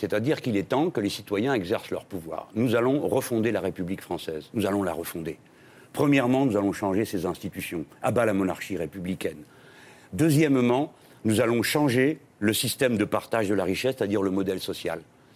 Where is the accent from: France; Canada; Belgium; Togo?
France; oui, en effet, je suis français et nous sommes 64 millions